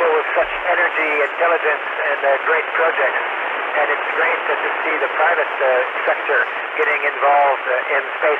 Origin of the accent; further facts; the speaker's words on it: Montreal, Quebec, Canada; Actually, the first photos I took were from my hometown, Montreal, in Canada.